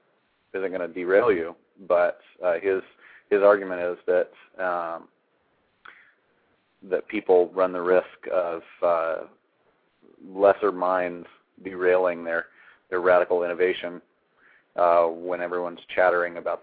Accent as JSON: {"language": "English", "town": "Eugene", "region": "Oregon", "country": "United States", "said": "From Oregon. From Eugene."}